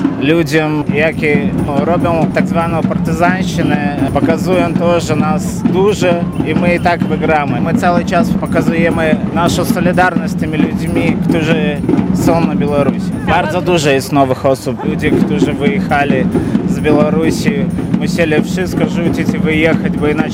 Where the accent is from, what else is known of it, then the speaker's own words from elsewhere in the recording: Belarus; now in Białystok, Poland; My, Białorusini tutaj, którzy są w Białymstoku